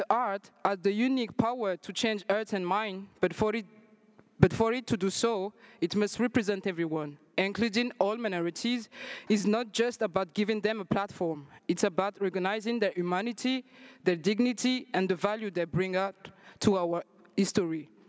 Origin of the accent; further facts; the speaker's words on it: Madagascar; I'm from Madagascar, and I belong to the Sakalava minorities and the sexual minorities in Madagascar.